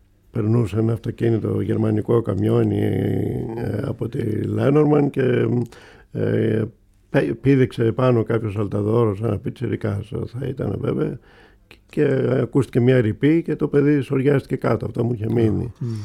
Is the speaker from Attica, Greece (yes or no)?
yes; Athens, Attica, Greece; Ο μεν πατέρας μου είναι από τα Καλάβρητα, η δε μητέρα μου είναι από την Αθήνα. Λοιπόν, και μεγάλωσα στην Αθήνα βέβαια όλα μου τα παιδικά χρόνια και ήμουν εδώ μέχρι ηλικία περίπου 26 χρονών.